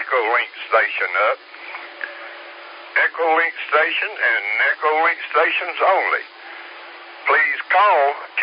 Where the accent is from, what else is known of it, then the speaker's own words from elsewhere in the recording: Greer, South Carolina, United States; That was KA4OLK, Stephen, over in Greer, my hometown.